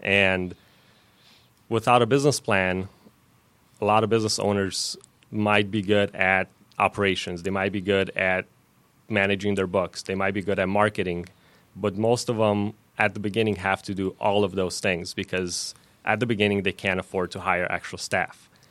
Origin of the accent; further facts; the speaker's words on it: Chicago, Illinois, United States; accent: mix; also born or lived in Romania; I guess my accent is a mix. I was born in Romania, but came here at a young age, and I lived in Chicago up until about a year ago. So it's kind of a mix of accents there.